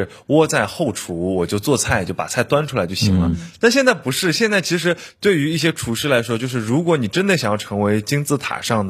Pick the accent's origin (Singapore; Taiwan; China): China; 然后呢，对于我们中国人来说，因为我们真的是民以食为天